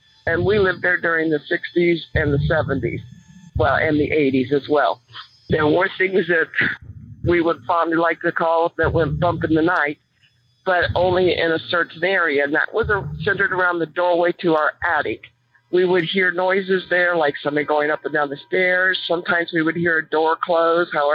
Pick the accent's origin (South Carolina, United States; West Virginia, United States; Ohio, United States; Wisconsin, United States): Ohio, United States; Lancaster; I'm calling from Lancaster, Ohio. I grew up in the state of Ohio, born and raised in Lancaster.